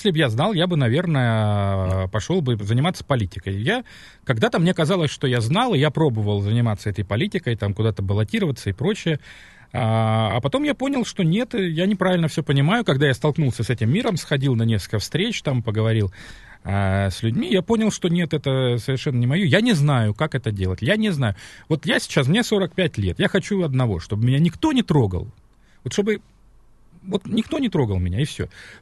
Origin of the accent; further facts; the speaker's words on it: Murmansk Oblast, Russia; born there; Я, между прочим, родился в Мурманской области.